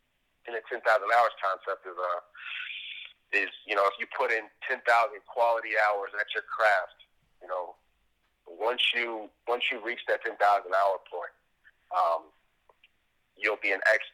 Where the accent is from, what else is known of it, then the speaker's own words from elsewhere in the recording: Dayton, Ohio, United States; So I grew up here in Dayton, Ohio.